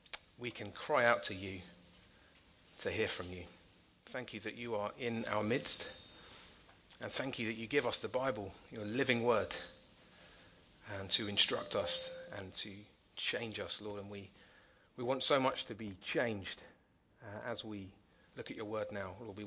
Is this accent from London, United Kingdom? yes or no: yes; Norbury, London, United Kingdom; I grew up in North Croydon, in the north part of the borough, in a place called Norbury.